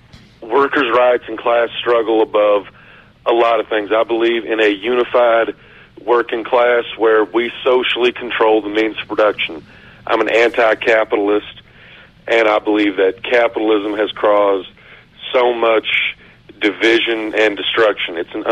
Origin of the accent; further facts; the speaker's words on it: Trammell, Virginia, United States; But I was raised in Trammell, Virginia, about an hour away.